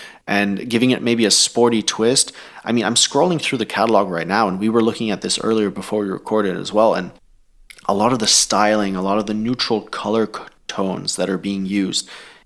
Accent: Thailand; English is a second language; I played basketball growing up in Thailand.

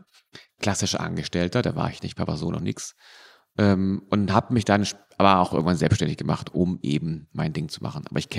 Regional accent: Wandsbek, Hamburg, Germany; Ich bin geboren in Wandsbek und habe in verschiedenen Orten in Wandsbek auch gelebt. Ein Teil meiner Kindheit, frühen Kindheit und auch ja, lange einfach da Mittelpunkt gewesen. Dann rüber nach Niendorf, runter nach Wilhelmsburg

